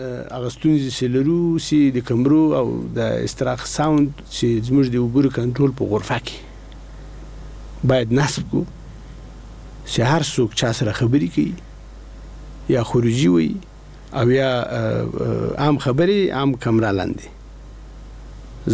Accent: Afghanistan; موږ د افغانستان خلک دی

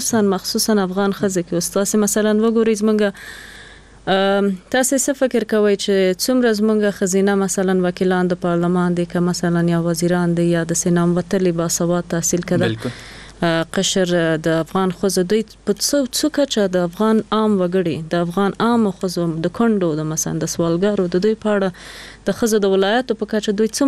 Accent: Jalalabad, Nangarhar, Afghanistan; مونږ خو د جلال آباد یو کلی نه یو لری کلی نه

